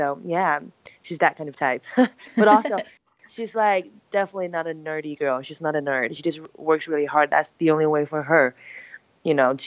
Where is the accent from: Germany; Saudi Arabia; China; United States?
China; In China, because I grew up in China, so we had definitely